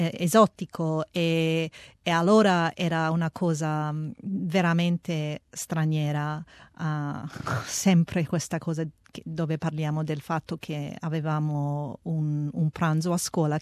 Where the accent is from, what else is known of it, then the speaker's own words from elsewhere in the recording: Mildura, Victoria, Australia; io sono nata qui in Australia. Io vengo da Mildura, precisamente da un piccolo paese che si chiama Burunga, dove mio padre si è basato con i suoi genitori dall'Italia negli anni 50.